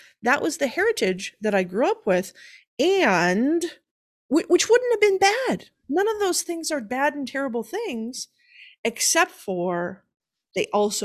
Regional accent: Wisconsin, United States; I grew up in Wisconsin. You know, I grew up with a very Midwestern values kind of heritage, right?

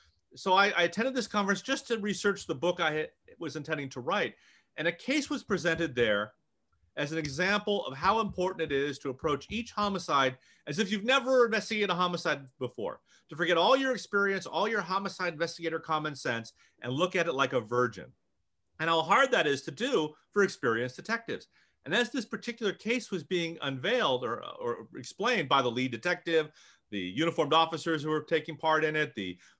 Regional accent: Hollywood, California, United States; They found out I was from Hollywood. Suddenly they loved me.

